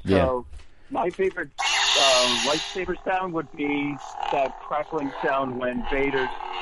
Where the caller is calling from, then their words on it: Florida, United States; Hi, I'm calling from, Florida.